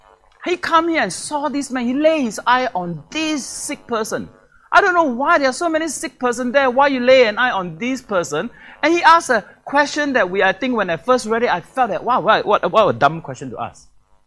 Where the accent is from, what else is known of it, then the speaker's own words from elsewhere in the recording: Singapore; The background that I come from, I came from Singapore.